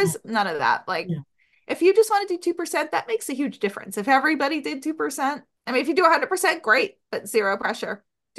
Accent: New York, United States; I'm a New Yorker.

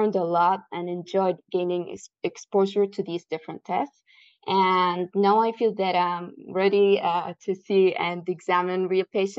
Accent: Saudi Arabia; from Saudi Arabia, graduated from King Saud University with a bachelor's degree in optometry.

